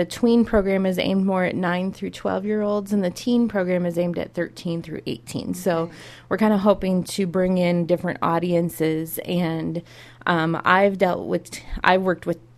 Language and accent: English; Des Moines, Iowa, United States; Well, I'm actually from Des Moines. I graduated from Norwalk, went to Iowa State University and graduated from there.